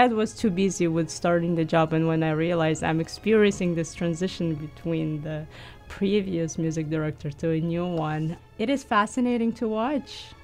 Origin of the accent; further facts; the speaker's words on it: Uzbekistan; English is a second language; moved away as an adult; now in United States; Originally, I am from Uzbekistan, born and raised, received my education up to a bachelor's degree. And after that, I came to the States to get my master's degree at the university in South Florida called Lynn University.